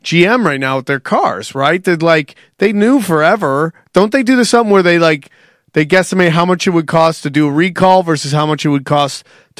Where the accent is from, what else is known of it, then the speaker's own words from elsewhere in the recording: Cortland, New York, United States; I'm from Cortland, New York, which is Pennsylvania and Cortland are same kind of country. You know what I'm saying? I have tons of cows in my hometown, man.